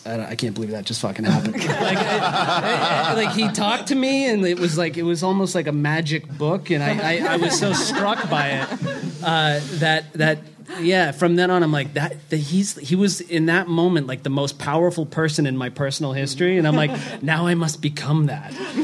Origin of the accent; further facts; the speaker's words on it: Maine, United States; I'm from Maine, so Stephen King has always been a thing.